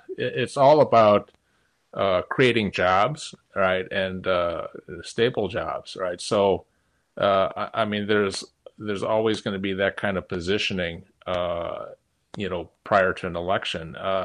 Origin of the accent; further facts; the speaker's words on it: Milwaukee, Wisconsin, United States; also born or lived in Chicago; Well, when I was a kid growing up in Milwaukee, in southeastern Wisconsin, and Chicago as well